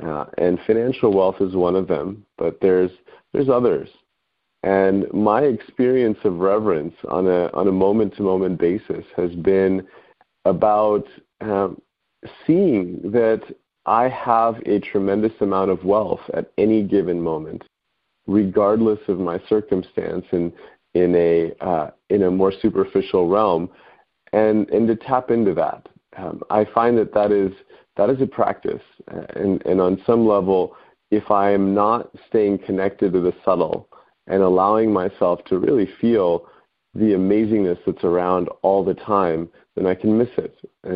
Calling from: Berkeley, California, United States; I'm calling in from Berkeley today

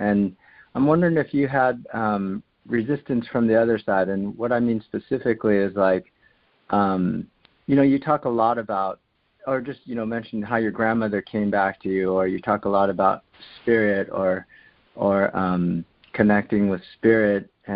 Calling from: Cupertino, California, United States; I'm calling from Cupertino.

